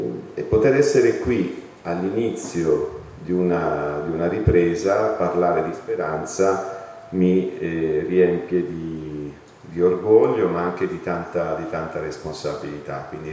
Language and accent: Italian; Calabria, Italy; Io vengo dalla Calabria. In Calabria non abbiamo il sistema sanitario che avete qui in Lombardia.